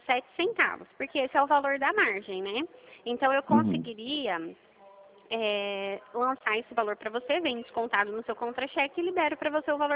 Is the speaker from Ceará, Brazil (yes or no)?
no; São Paulo, Brazil; eu não sou do Rio, eu sou de São Paulo.